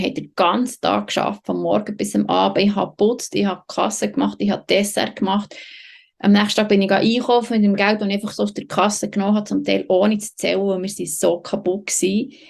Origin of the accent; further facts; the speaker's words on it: Switzerland; als Schweizerin, die in diesem Perfektionismus aufwächst oder mit diesem Leistungsdenken